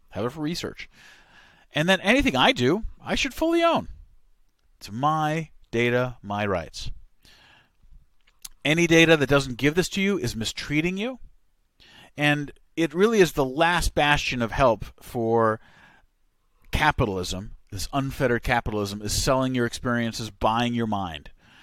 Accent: Estonia; my home country of Estonia.

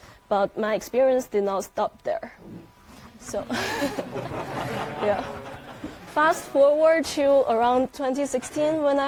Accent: China; English is a second language; the ones that I used growing up in China.

